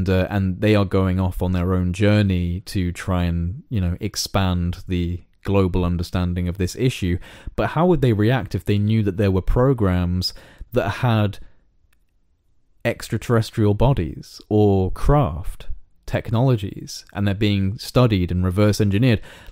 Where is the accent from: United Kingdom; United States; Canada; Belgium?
United Kingdom; And I speak as a citizen of the United Kingdom when I say that the conversation taking place in my home country in relation to this issue is completely non-existent.